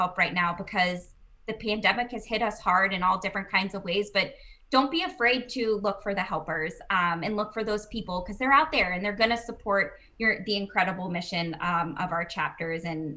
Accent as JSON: {"language": "English", "town": "Pittsburgh", "region": "Pennsylvania", "country": "United States", "said": "I'm from Pittsburgh, big Mr. Rogers fan"}